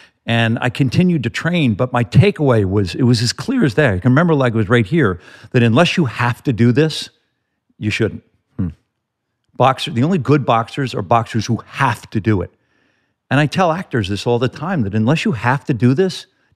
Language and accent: English; Ireland; I'm the Irish jackass in the corner who was bitter about everything.